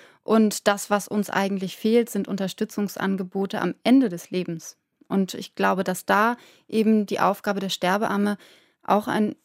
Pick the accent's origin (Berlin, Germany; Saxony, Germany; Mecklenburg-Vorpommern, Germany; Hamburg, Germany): Hamburg, Germany; als Hamburgerin ist es auch immer was Besonderes, wenn man einfach Hafenluft schnuppert